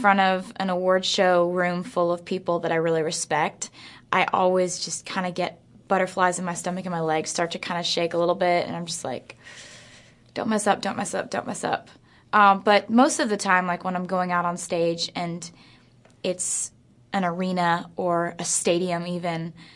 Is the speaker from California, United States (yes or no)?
no; Pennsylvania, United States; I grew up in Pennsylvania, and growing up in Pennsylvania and wanting to pursue country music, those are two different things.